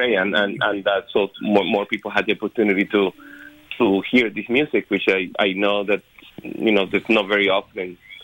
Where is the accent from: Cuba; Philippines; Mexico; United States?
Cuba; English is a second language; I was living in Cuba. I was born in Cuba, as many of your listeners probably know, figured out by my accent. So I was born in Cuba